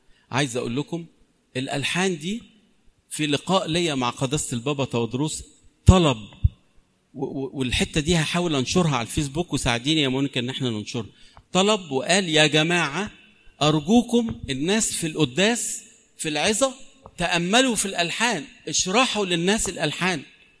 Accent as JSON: {"language": "Arabic", "country": "Egypt", "said": "واوعوا تتخلوا عن اللغة القبطية بتاعتنا، هي دي الحاجة الوحيدة اللي بتقول احنا مصريين."}